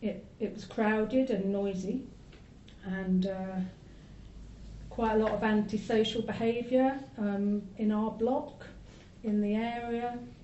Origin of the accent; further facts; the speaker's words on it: London, United Kingdom; moved away as an adult; now in Bristol, United Kingdom; about 12 years ago I moved from London to Bristol, and I'd always lived in the London area